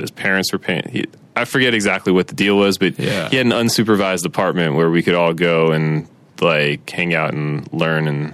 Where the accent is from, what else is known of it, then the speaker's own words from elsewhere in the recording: Silver Spring, Maryland, United States; I mean, I was born in Silver Spring or Kent Mill, like all around that area.